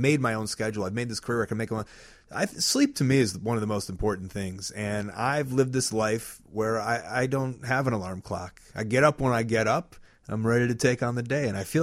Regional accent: Deerfield, United States; I come from Deerfield, which is a pretty like stereotypical town

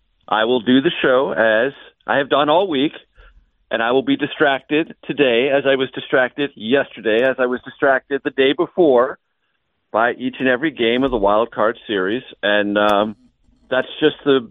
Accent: San Diego, California, United States; now in Mid-Atlantic, United States; 3 years of youth hockey in San Diego and then 3 years of adult hockey here in the Mid-Atlantic before my kids were born.

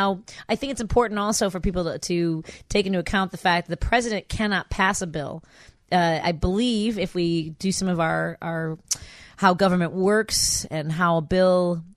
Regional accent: Chicago, Illinois, United States; I was born in Chicago, grew up on the Northwest Side, actually Norwood Park to be specific.

